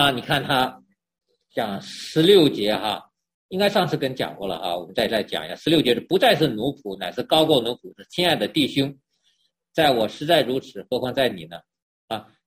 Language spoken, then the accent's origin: Chinese; China; 很像我们中国人，我们要先套关系哈，我们要先向近乎。